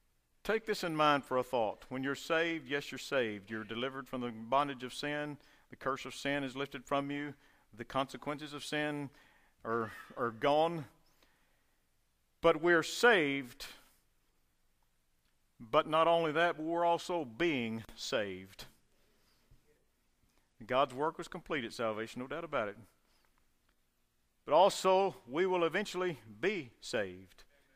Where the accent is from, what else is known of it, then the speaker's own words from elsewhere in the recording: De Leon, Texas, United States; my hometown of De Leon, great place, had 2,000 when I left, still has 2,000, so it hadn't grown much.